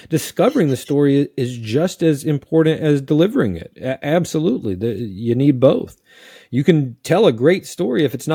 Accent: North Carolina, United States; I'm from the South. Whenever I meet someone from the South, that's an easy one.

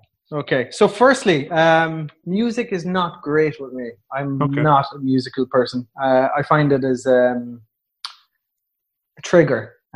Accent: Munster, Ireland; And we're from County Waterford. We come from a place that is, like, so rural that there's not even a village.

